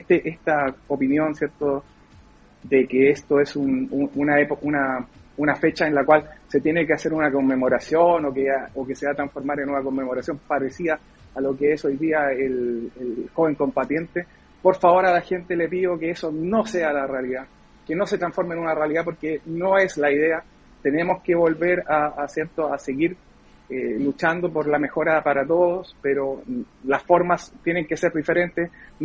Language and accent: Spanish; Chile; No puede ser y no lo tenemos que tolerar como chilenos.